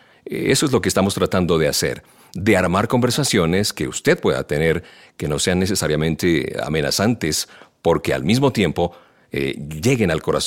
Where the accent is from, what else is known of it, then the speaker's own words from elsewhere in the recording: Detroit, Michigan, United States; Spanish is a second language; Ahora bien, yo soy de Detroit. Detesto a los Chicago Bulls.